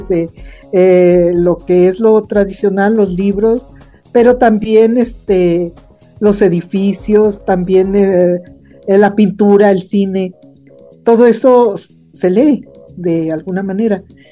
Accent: Mexico City, Mexico; born there; also born or lived in Michoacán / Quintana Roo / Oaxaca; Yo nací en Ciudad de México, pero mis papás eran de Guerrero y siempre buscando pues un lugar donde estar mejor, donde hubiera escuelas, donde hubiera trabajo. Pues hemos estado en Michoacán

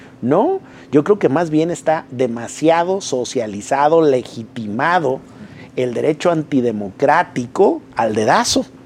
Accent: Mexico; cualquier otro nombre que nos quisiéramos dar como mexicanos, digamos, tropicalizando la figura

